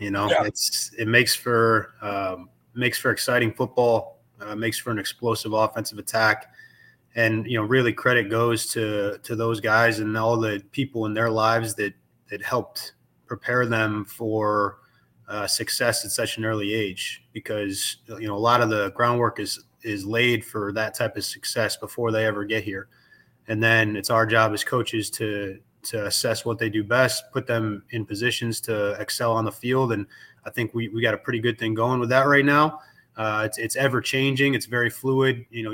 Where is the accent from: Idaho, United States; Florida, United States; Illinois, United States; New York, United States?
New York, United States; We're both, from the East Coast. My wife's from New Jersey. I'm from New York.